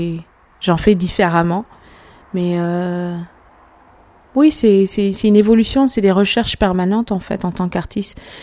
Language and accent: French; Bamako, Mali; je suis née, j'ai grandi à Bamako, au Mali, et je suis musicienne.